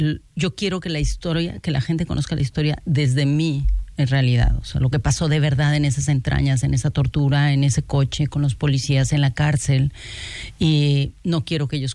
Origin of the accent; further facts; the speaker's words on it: Mexico; soy la llorona mexicana, tu llorona clásica mexicana